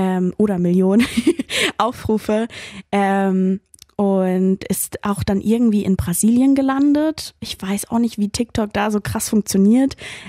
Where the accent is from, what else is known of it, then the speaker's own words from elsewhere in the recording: Mannheim, Baden-Württemberg, Germany; Ich komme ja aus Mannheim